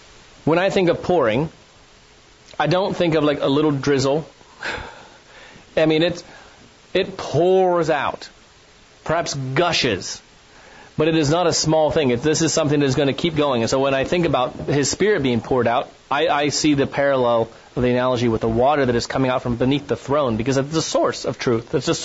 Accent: Ohio, United States; I grew up in Ohio, and I never fully appreciated trees and greenery until I moved to Arizona.

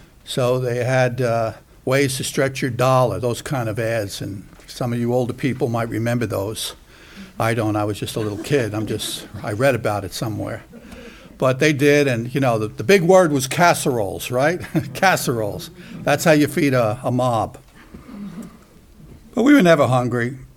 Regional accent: Brooklyn, New York, United States; where I grew up, Brooklyn, New York, during the 1950s and 60s, all the way up to the 70s. You know, growing up in New York, we didn't have much money or possessions

